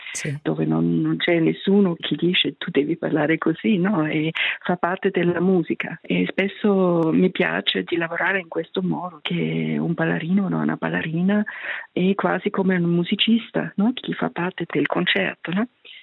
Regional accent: Austria; now in Paris, France; Io sono austriaca, ma abito a Parigi da 30 anni, più di 30 anni adesso

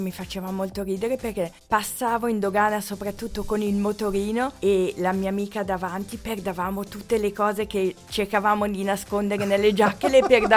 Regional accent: Lugano, Ticino, Switzerland; Sono nata a Lugano, sì sì.

